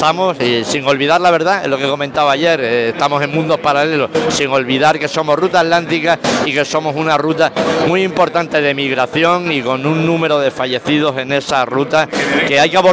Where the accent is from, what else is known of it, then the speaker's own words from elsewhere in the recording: Fuerteventura, Canary Islands, Spain; Siempre hemos comentado que somos africanos. La isla de Fuerteventura es la isla más africana del archipiélago canario por la distancia que nos separa del continente